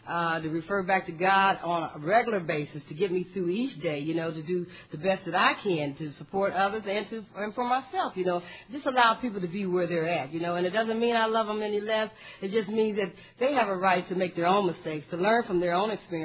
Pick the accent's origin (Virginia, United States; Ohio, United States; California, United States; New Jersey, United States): Ohio, United States; Columbus; from Columbus, Ohio, and very glad to be a part of this.